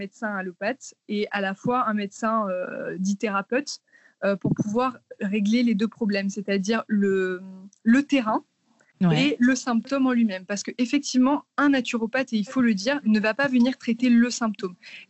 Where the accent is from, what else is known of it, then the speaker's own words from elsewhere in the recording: Martinique; now in Paris, France; Et j'habite à Paris depuis à peu près 7 ans. Avant ça, j'ai grandi dans les Antilles, en Martinique plus précisément